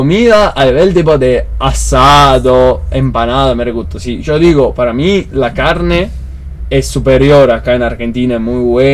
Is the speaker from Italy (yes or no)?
yes; Naples, Campania, Italy; Spanish is a second language; Yo soy de Nápoles, mi ciudad